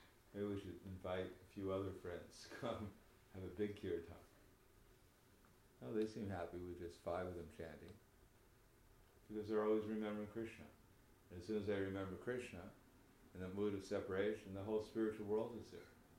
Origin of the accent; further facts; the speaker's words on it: United States; I was born a different one. They're Indian. I'm American.